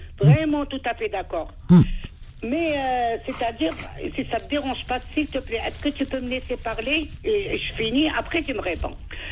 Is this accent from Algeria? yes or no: yes; Blida, Blida Province, Algeria; also born or lived in Algiers; Je suis de la Casbah aussi.